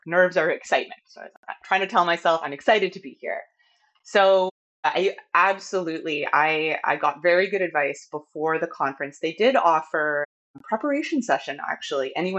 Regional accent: Toronto, Ontario, Canada; I'm from Toronto. I live in Toronto.

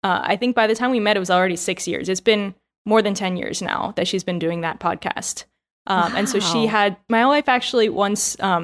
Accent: United States; now in Taiwan; I'm American. And my wife, May, is Taiwanese. We live in Taiwan

